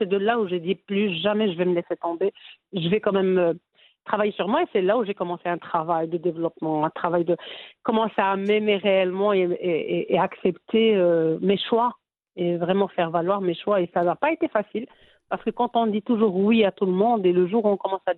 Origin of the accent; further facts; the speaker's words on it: Fes, Fès-Meknès, Morocco; now in Belgium; En tant que marocaine et Fassia